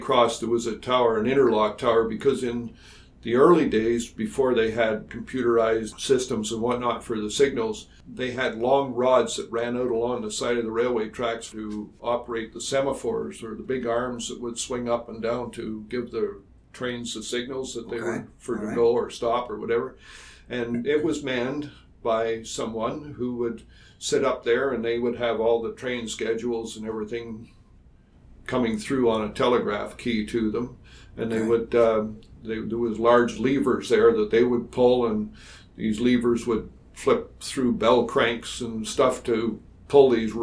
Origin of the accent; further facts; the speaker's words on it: North Bay, Ontario, Canada; growing up in North Bay and having been exposed to those railways, you know, when I was younger.